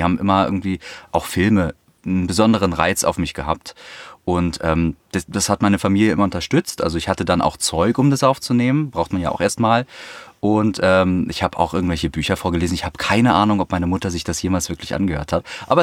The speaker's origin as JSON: {"language": "German", "region": "Berlin", "country": "Germany", "said": "Also ich komme aus Berlin … bin Sprecher und Musiker"}